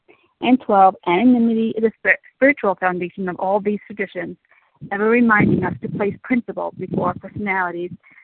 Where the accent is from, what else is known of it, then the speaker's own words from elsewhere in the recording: Israel; and I'm from Israel.